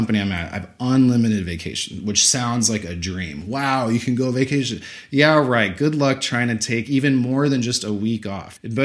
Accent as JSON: {"language": "English", "region": "Texas", "country": "United States", "said": "I had already known Spanish. I'm from South Texas, but I wanted to just elevate my Spanish skills."}